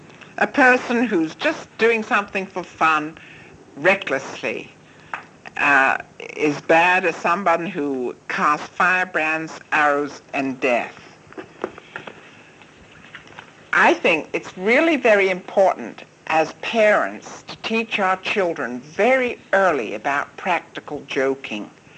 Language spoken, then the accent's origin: English; China; I remember growing up in China